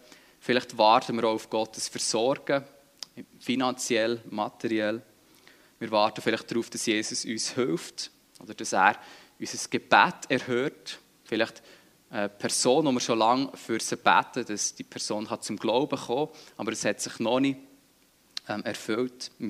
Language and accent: German; Switzerland; Ich persönlich, ich kann auch über mich sagen, ich bin nicht der geduldigste Mensch als Schweizer, vermutlich.